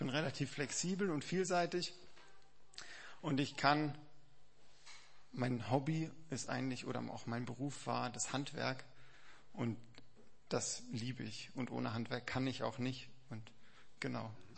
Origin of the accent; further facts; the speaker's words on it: Karlsruhe, Baden-Württemberg, Germany; Genau, in Karlsruhe bin ich aufgewachsen, in der Mennonitengemeinde dort, auf dem Thomashof.